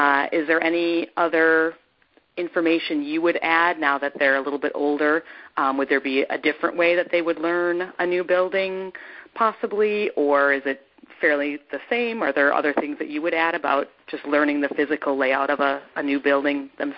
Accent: Wisconsin, United States; Sheila Koenig grew up in my home state of Wisconsin.

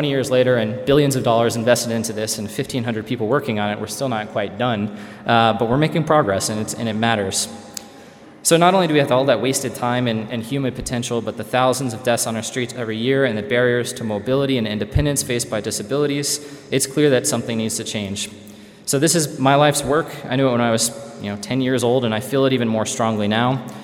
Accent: Kansas City, United States; actually going from where I grew up in the Kansas City area to a robot competition here actually in Las Vegas.

